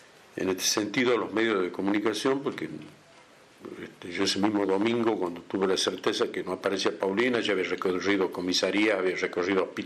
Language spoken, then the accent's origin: Spanish; Tucumán, Argentina; de Tucumán. Hoy que estamos en septiembre de 2021, tengo 67 años. Soy papá de 6 hijos